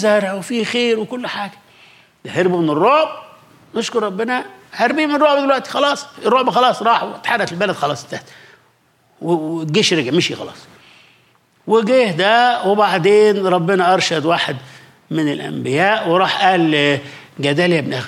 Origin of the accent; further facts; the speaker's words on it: Egypt; في مثل عندنا في مصر كده